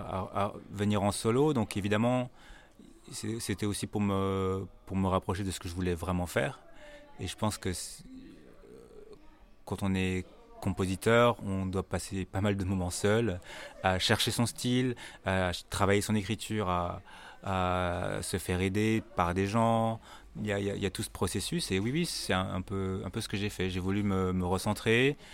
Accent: Martinique; je suis musicien originaire de la Martinique

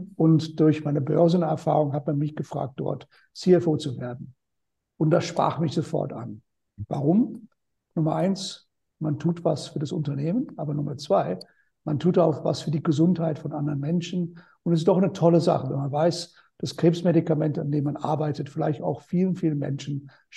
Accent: United Kingdom; German is a second language; Wie man vom Namen schon hört, bin ich nicht gebürtiger Österreicher, obwohl mein Deutsch eher Deutsch ist, auch nicht gebürtiger Deutsche, sondern Brite.

